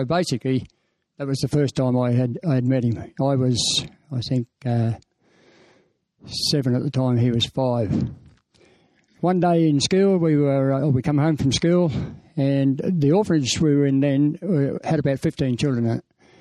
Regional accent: Chelsea, London, United Kingdom; born there; I was born in Chelsea, in London, in 1943, 23rd of June, the second of three illegitimate children from a relationship between my father and my mother, who had met in a displaced persons camp in England

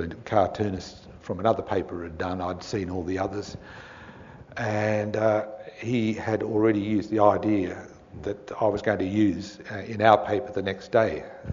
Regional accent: Canberra, Australian Capital Territory, Australia; One of the things about being born and growing up in Canberra, being educated here

